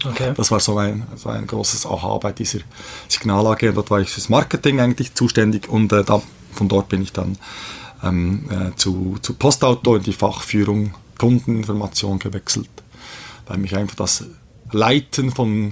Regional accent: Bern, Switzerland; Ich bin aber in der Schweiz geboren, Mutter ist Schweizerin, ich komme aus Bern, wohne auch in Bern

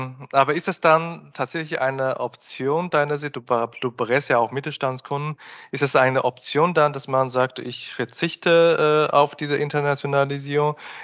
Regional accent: Bavaria, Germany; wenn ich als Niederbayer erfolgreich unterwegs bin, ein Standort in Nordrhein-Westfalen habe

